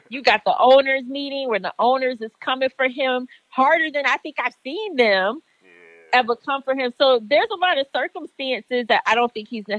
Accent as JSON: {"language": "English", "region": "Florida", "country": "United States", "said": "because, you know, I am from Florida."}